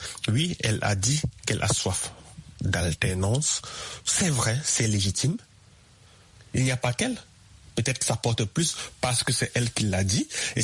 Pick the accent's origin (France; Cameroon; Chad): Cameroon; je suis jeune, je suis camerounais comme elle. Je suis jeune comme elle.